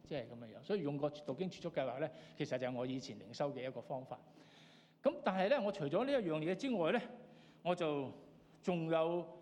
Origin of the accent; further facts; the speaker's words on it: China; 我哋中國人話咧鬼拍後尾枕喎